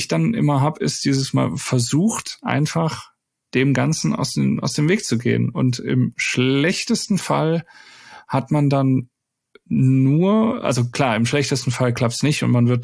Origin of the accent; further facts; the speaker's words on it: Wuppertal, North Rhine-Westphalia, Germany; born there; ich bin gebürtig aus Wuppertal, was ja den Ruf hat, durchaus auch schon mal ein übles Regenloch zu sein.